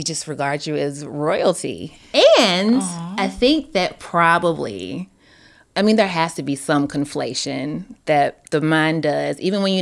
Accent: the South, United States; even as a Southerner, I didn't even know that something like the Southern Gothic aesthetic even existed.

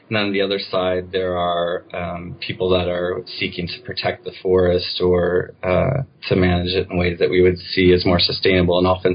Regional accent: United States; growing up in the United States and consuming a lot of media or images that talked about Amazonia as being this environment constantly under threat

